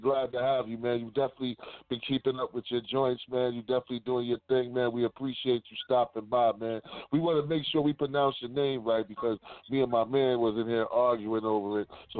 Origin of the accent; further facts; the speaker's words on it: Harlem, New York, United States; I'm from Harlem, but my family from out there.